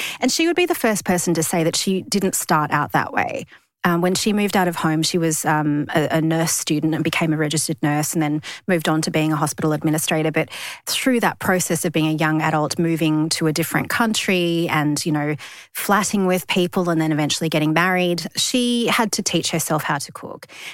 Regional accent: New South Wales, Australia; I grew up in the Sutherland Shire in the 80s. And so for people that don't know what the Sutherland Shire is, it's a beautiful, beachy, gorgeous sort of part of New South Wales.

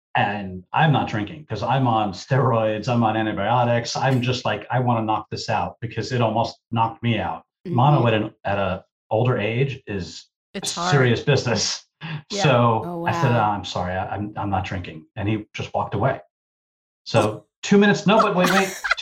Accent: New York, United States; but that I did, and I'm a New Yorker.

